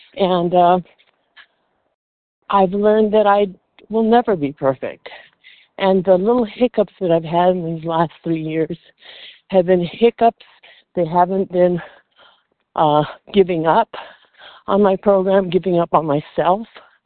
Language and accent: English; Nevada, United States; from Nevada.